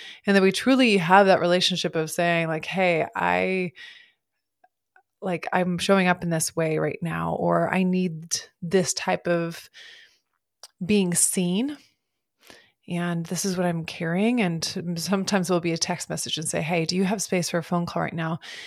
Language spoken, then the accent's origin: English; Montana, United States; now in Portland, United States; I grew up in Montana, my whole family, we grew up in Montana, and I live in Oregon, and live in Portland, Oregon.